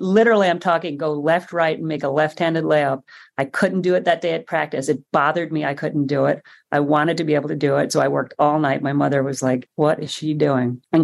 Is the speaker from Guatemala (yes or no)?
no; Ireland; And some of it was just that being Irish, we're like, we're tough, you know, we're underdogs.